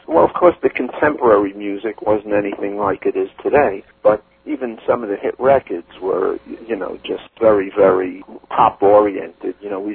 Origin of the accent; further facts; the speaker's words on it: Brooklyn, New York, United States; In Brooklyn, Flatbush, Brooklyn.